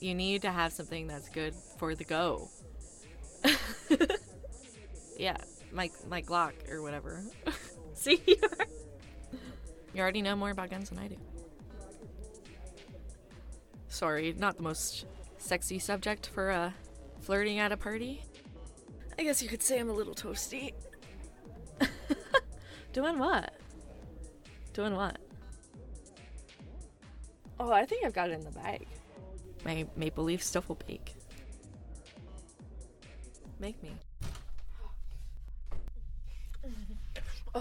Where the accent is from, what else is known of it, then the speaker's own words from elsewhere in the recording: United States; Yeah, I'm from the States. A few of them.